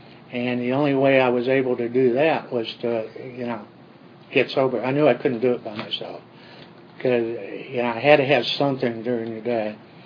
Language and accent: English; Cleveland, Ohio, United States; I was born in Cleveland and brought up there.